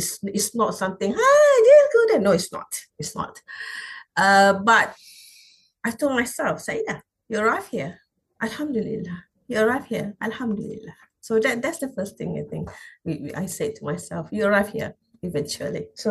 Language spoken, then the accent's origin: English; Malaysia; I'm originally from Southeast Asian, from Malaysia. I'm a Muslim.